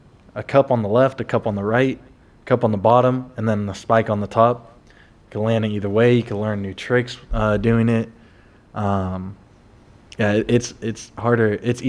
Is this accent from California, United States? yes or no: yes; San Diego, California, United States; It's crazy as a San Diego kid.